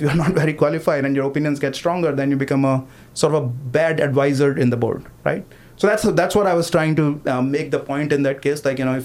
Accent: India; born there; Yeah, I was born in India

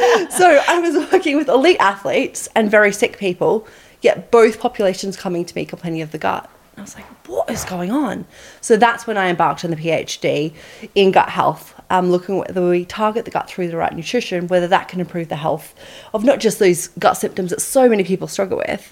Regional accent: Australia; accent: bogan; I'm Australian. I feel like I need to declare that because my accent is, yeah, slightly bogan. So I grew up in Australia on a farm, right?

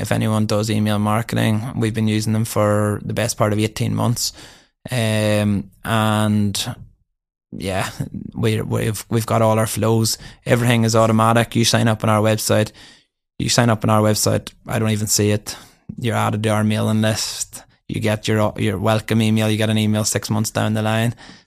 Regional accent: Northern Ireland, United Kingdom; even though I'm from County Down.

